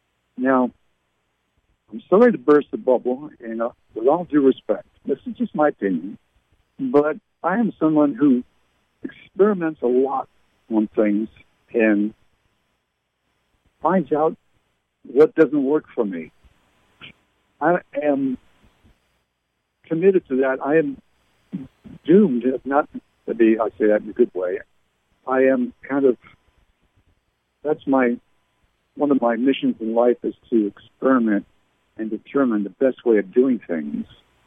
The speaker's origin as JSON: {"language": "English", "country": "Canada", "tie": "born or raised there", "said": "being born and raised in Canada."}